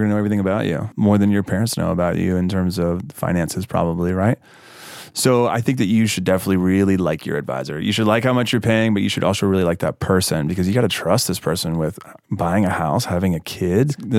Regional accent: Mississippi, United States; now in Brooklyn, United States; I live in Williamsburg, Brooklyn, and I'm from Mississippi.

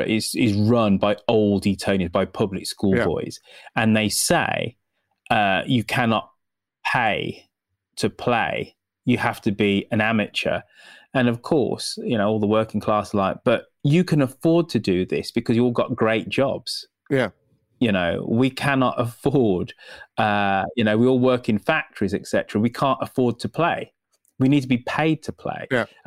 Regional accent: United Kingdom; Listen, as a Brit who's very much into American football, I can't say that's really good.

